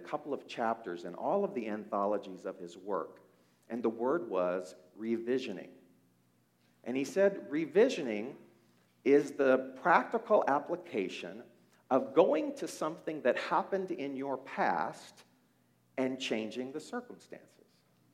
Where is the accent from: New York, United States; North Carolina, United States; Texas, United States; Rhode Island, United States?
Texas, United States; Beaumont; this little flat-top house where I was raised in Beaumont, Texas.